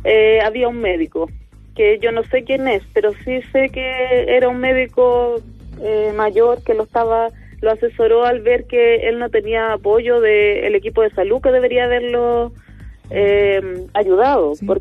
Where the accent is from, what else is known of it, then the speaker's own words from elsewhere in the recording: Linares, Maule, Chile; porque nosotros somos de Linares